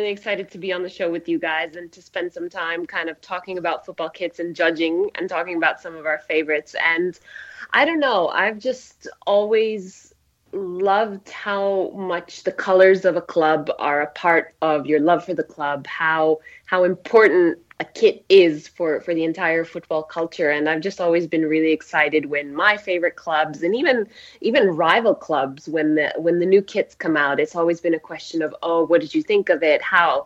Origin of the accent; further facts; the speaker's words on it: Serbia; I mean, I'm from Serbia.